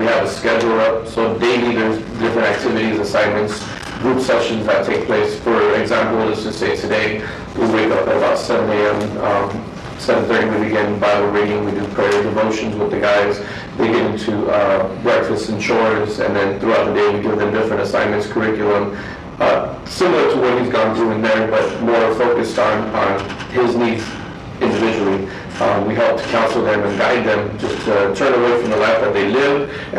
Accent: Tucson, Arizona, United States; But I myself, I grew up in Tucson, Arizona, lived a similar life involved in gangs, involved in drugs, alcohol.

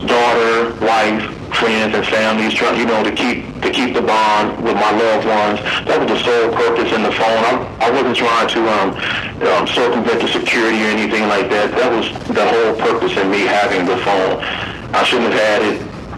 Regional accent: Eloy, Arizona, United States; We're both from Eloy, Arizona, and went to school together.

